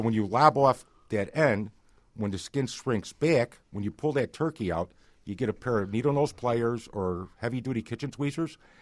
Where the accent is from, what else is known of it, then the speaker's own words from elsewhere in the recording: Chicago, Illinois, United States; Thank you. I'm from Chicago.